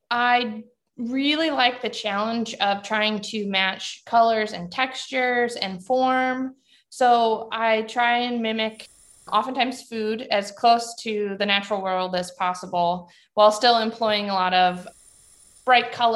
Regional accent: Kansas, United States; now in Arlington, United States; I live in Arlington, Washington now, and I grew up in Kansas, but I moved out to the Pacific Northwest to work in glass.

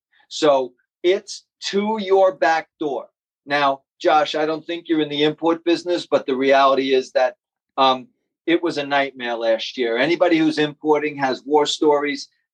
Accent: New York, United States; I'm a New Yorker, born and bred.

